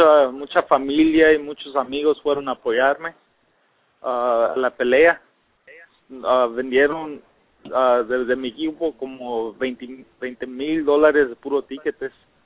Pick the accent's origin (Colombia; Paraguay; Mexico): Mexico; Mi estilo es como cualquier mexicano, pelear bien agresivo